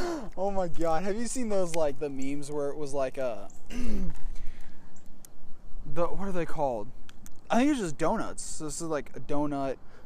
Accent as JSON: {"language": "English", "country": "United States", "said": "Because I'm American, that's what we do."}